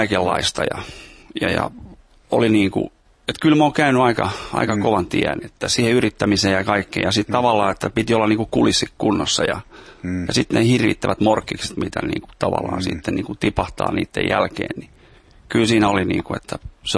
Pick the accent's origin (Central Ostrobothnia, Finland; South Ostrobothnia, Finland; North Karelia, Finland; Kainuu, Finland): South Ostrobothnia, Finland; Lapua; Mä oon Lapuolta.